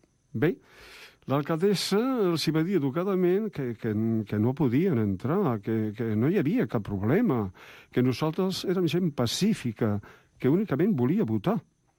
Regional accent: Arenys d'Empordà, Catalonia, Spain; Tinc 64 anys, soc catalana d'un petit poble anomenat Arenys d'Empordà, que per no tenir no tenim ni ajuntament, perquè l'ajuntament es troba a Garrigàs

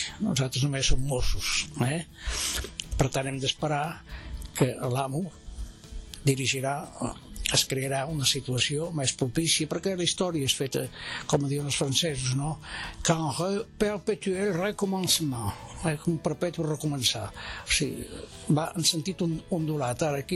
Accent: Sant Martí Sesgueioles, Catalonia, Spain; en el meu poble, poble petit, Sant Martí Sesgueioles

